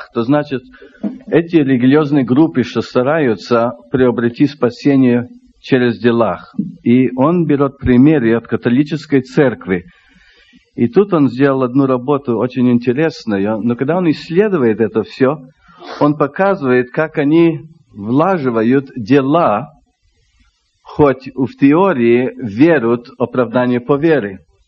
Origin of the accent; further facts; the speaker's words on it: Montreal, Quebec, Canada; Это французская часть Канады, Квебек. То я там вырос, в городе Монтреале.